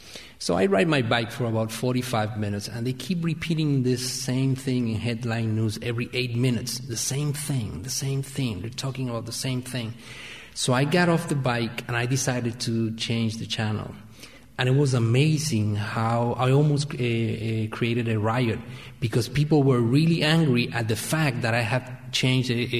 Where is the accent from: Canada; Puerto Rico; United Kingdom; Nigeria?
Puerto Rico; I'm originally from Puerto Rico